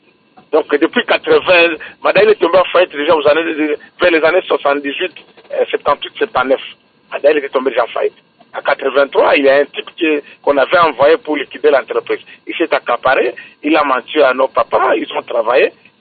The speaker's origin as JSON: {"language": "French", "region": "Bandundu", "country": "DR Congo", "said": "Surtout nous, dans les Bandundu, moi, je suis originaire des Bandundu."}